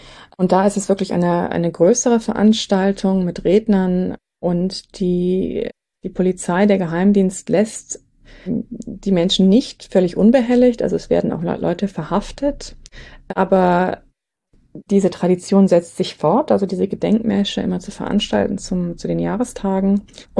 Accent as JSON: {"language": "German", "country": "Ukraine", "said": "Und gerade weil wir als Ukrainer, die immer wieder unter dem Druck der Russifizierung stehen"}